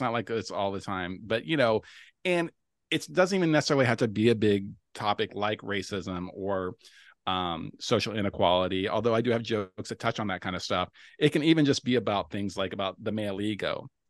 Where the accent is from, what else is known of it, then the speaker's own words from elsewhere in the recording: Louisville, Kentucky, United States; the community in Louisville, his hometown, my hometown as well.